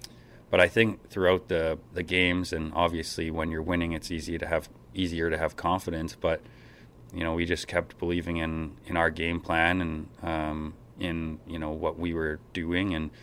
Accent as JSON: {"language": "English", "town": "Calgary", "region": "Alberta", "country": "Canada", "said": "I'm from Calgary"}